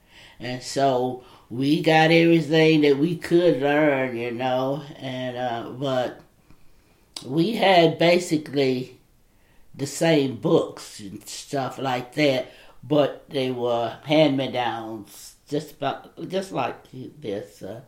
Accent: Cassville, Georgia, United States; I grew up around Cartersville in Cassville, Georgia, Bartow County.

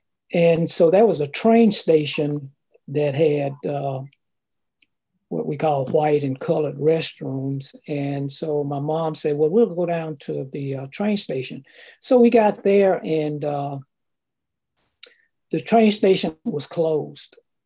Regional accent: Marietta, Georgia, United States; So we did travel to different cities in Georgia. And that was pretty much the extent of my travel growing up in Marietta.

